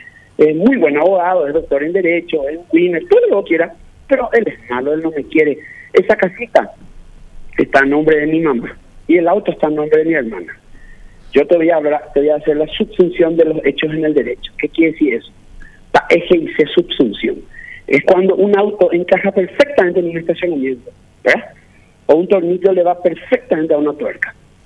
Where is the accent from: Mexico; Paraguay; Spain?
Paraguay; me da, como paraguayo, me da vergüenza ajena luego